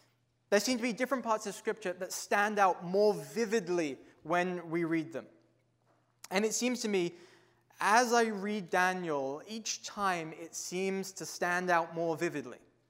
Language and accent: English; England, United Kingdom; now in Canada; I don't have a Canadian accent. I'm originally from England. Moved here 3 years ago.